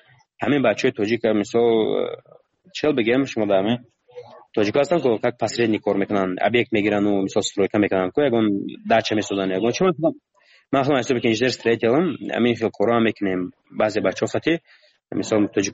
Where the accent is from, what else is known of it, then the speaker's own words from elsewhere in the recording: Tajikistan; من گفتم من تاجیکم گفتم از تاجیکستانم